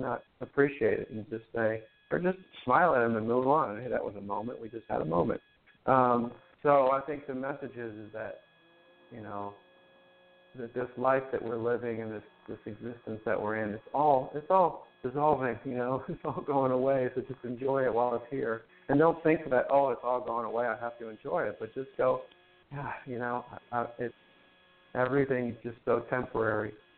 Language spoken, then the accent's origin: English; Northeast, United States; I'm also from the Northeast, so we get some snow as well.